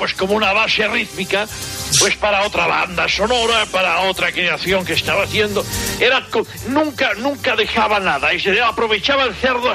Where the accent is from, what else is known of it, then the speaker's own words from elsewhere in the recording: San Carlos de la Rápita, Catalonia, Spain; born there; Yo soy nacido en San Carlos de la Rápita, en Tarragona, pero con ascendencia griega.